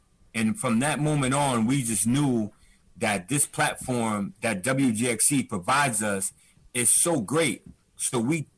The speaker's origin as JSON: {"language": "English", "town": "Hudson", "country": "United States", "tie": "born or raised there", "said": "I grew up in HUD. Like, I'm originally from Hudson. I grew up in Hudson."}